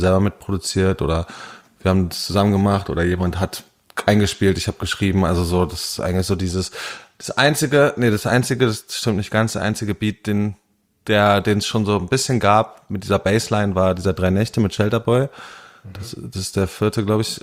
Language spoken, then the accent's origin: German; eastern Germany, Germany; ich komme halt aus dem Osten